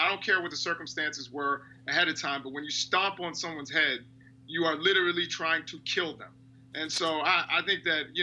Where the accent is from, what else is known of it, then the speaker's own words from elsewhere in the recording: Maryland, United States; So, you know, I'm from Maryland, and so I know a lot of people who I don't know Delonte myself